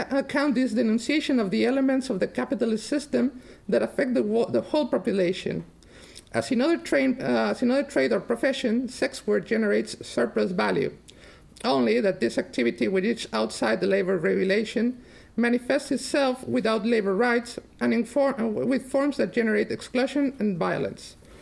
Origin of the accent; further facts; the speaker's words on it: Mexico; For us, the Latin Americans, I'm original from Mexico.